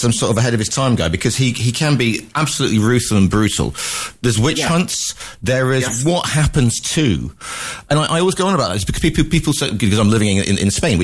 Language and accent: English; West Midlands, United Kingdom; I'm from the Midlands, sort of Staffordshire area